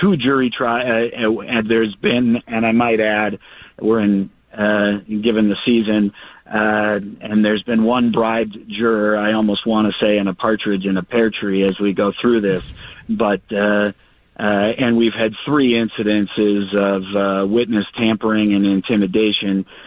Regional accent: St. Paul, Minnesota, United States; Well, I'm a lifelong Minnesotan. I grew up in first in St. Paul and then in the Minneapolis suburbs.

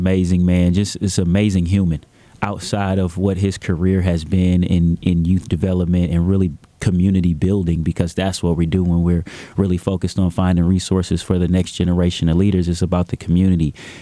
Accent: St. Louis, Missouri, United States; because I grew up in the Matthews Dickey Club. He was in the Herbert Hoover Club. And if anybody knows history, those are like rival clubs at one point. But exciting to see how he has brung all of the clubs in St. Louis together

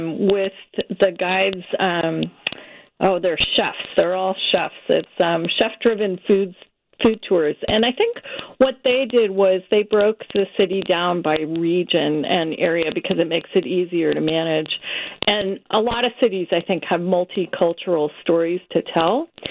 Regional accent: San Francisco, California, United States; I grew up in the Bay Area, San Francisco

